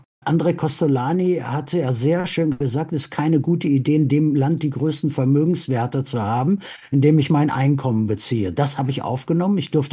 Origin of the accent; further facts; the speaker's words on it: Winterberg, North Rhine-Westphalia, Germany; Ich bin ja im Sauerland, im Winterberg im Sauerland aufgewachsen.